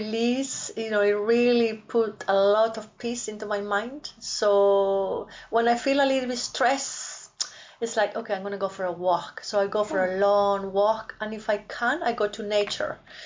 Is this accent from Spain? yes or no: yes; Spain; I come from Spain, from the south of Spain